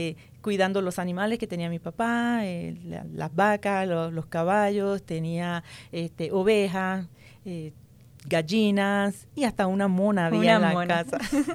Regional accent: Puerto Rico; Yo soy puertorriqueña, ajá, de Puerto Rico, como decimos, de la pura cepa boricua.

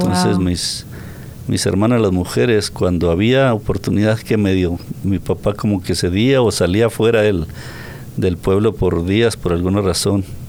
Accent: San José de Ovícora, Chihuahua, Mexico; also born or lived in Abraham González; Yo soy originario de país de México, estado de Chihuahua. Ajá. En un pequeño poblado que se llama Abraham González, fue donde nací, pero de 2 años nos movimos a otra región. El pueblo se llama

